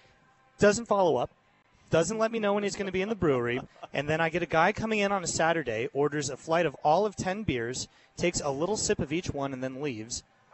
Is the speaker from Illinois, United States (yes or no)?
no; Tucson, Arizona, United States; I'm from Tucson. I'm born and raised here. I'm second generation. I have a niece here now. So I got three generations of my family living in Tucson, which is pretty good for this city.